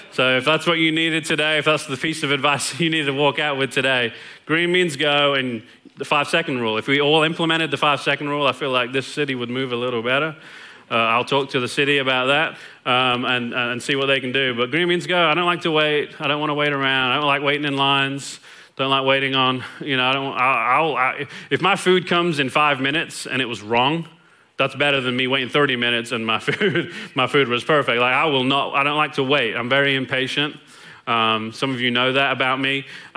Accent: England, United Kingdom; moved away as an adult; now in Longview, United States; I am English. I have been in Longview for 20 and a half years. So that's why the accent is what it is. So this is what you get. It's 19 years of England, 20 years of East Texas.

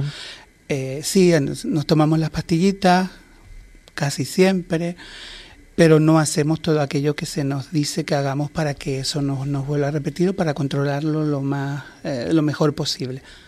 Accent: Canary Islands, Spain; porque yo también soy majorero. Supuestamente los majoreros tenemos fama de raro

